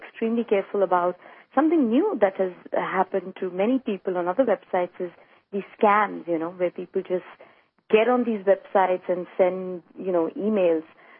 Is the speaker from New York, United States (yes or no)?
yes; New York, United States; I'm from New York, and my main business is I'm in the clothing and the fashion business.